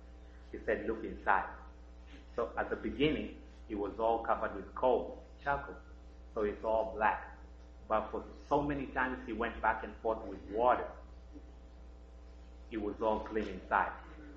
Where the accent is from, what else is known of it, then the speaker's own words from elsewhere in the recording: Kenya; born there; So, I come from Africa, and I was born in a country called Kenya